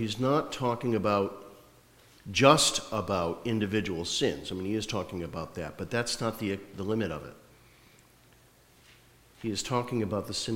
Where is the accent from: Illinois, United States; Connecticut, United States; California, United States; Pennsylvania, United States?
Connecticut, United States; Meriden; You could probably think of places in Connecticut you might say that about, including my hometown. Can anything good come out of Meriden?